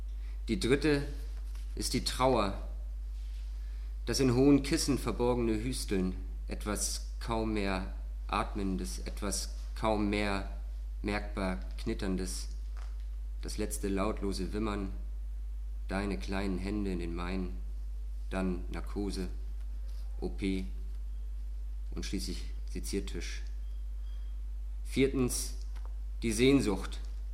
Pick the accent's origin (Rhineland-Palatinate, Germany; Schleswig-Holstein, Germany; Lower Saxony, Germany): Schleswig-Holstein, Germany; Kiel; ich komme aus Kiel.